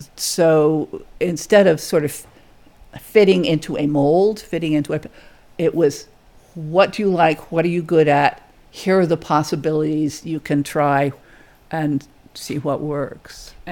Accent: Vermont, United States; accent: Vermont; My Vermont accent will be more present.

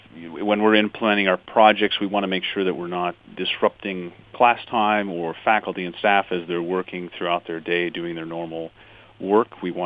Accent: Grand Rapids, Michigan, United States; now in Ann Arbor, United States; Yes, born and raised in Grand Rapids, that's correct.

